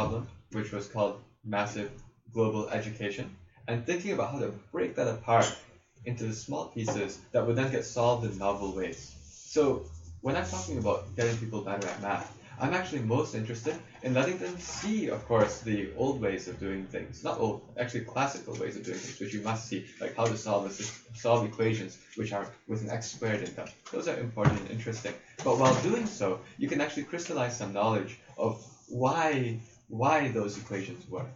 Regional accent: United States; I'm actually an American through and through.

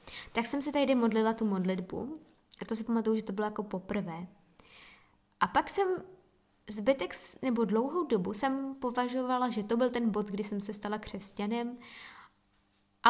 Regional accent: Brno, South Moravian Region, Czechia; Je mi 24 let, jsem z Brna v podstatě.

